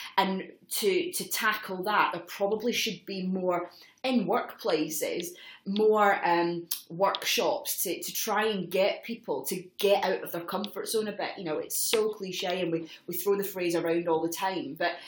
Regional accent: United Kingdom; No to your face. We're British. We don't do that.

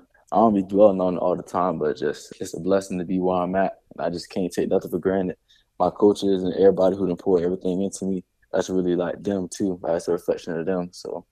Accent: Florida, United States; Man, just I'm from Florida. Right? That's been my school since I was young.

